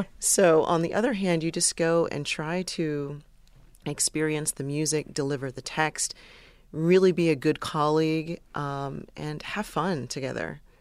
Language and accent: English; Maryland, United States; also born or lived in Delaware; In Maryland and Delaware.